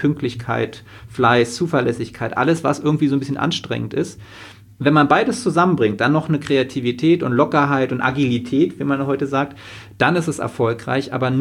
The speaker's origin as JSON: {"language": "German", "region": "East Germany", "country": "Germany", "tie": "born or raised there"}